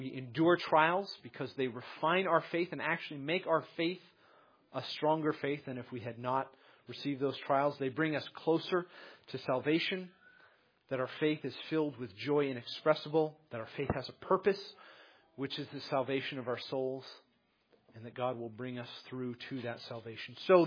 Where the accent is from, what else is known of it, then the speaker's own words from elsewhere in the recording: New England, United States; I'm from New England. We are a reserved people.